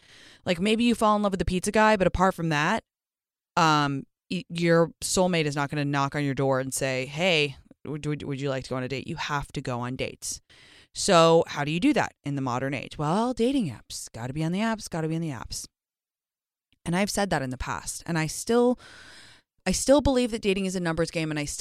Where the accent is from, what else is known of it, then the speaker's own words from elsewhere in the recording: London, United Kingdom; Growing up in London, we went a lot because you